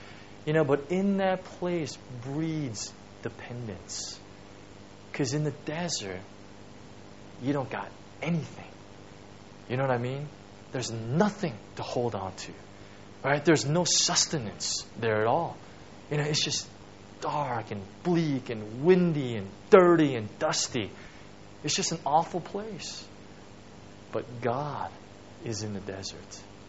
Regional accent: California, United States; I'm from California. California is one big desert, right?

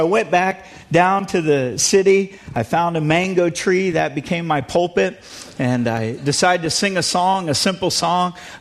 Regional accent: DR Congo; now in United States; As Pastor said, I grew up in the Congo. My parents were missionaries.

